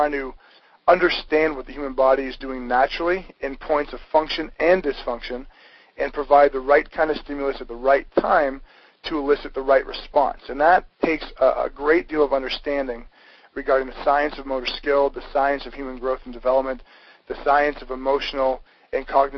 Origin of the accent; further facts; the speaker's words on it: Canada; Every community nationwide, and I'm from Canada, so I can substantiate worldwide